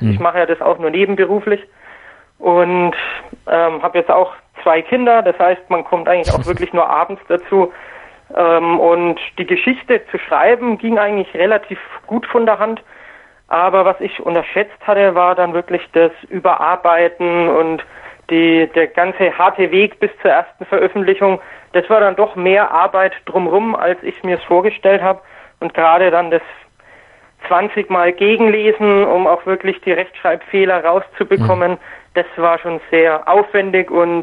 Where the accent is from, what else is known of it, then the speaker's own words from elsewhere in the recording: Bavaria, Germany; born there; Also ich selbst bin gebürtiger Franke, also nicht aus Hamburg hergezogen.